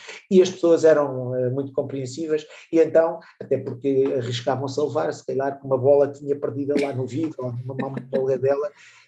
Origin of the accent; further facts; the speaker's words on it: Portugal; also born or lived in Germany; Eu, por acaso, não nasci na Figueira, os meus pais estavam emigrados e estavam na Alemanha, e precisamente por causa do meu nascimento e por causa da minha educação, decidiram vir para Portugal